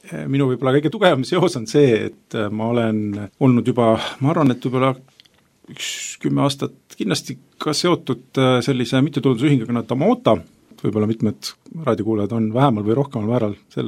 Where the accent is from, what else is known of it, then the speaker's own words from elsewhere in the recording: Tallinn, Harju County, Estonia; olen 39-aastane, olen ka abikaasa, kaks last, mina elan Tallinnas, olen pärit Tallinnast